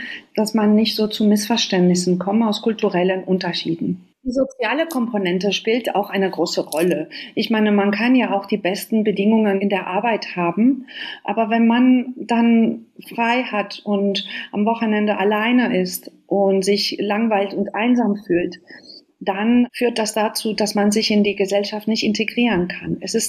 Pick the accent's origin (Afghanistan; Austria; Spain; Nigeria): Spain; German is a second language; moved away as an adult; now in Germany; Ich bin selber Spanierin und hatte auch diese Situation nach meiner Ausbildung.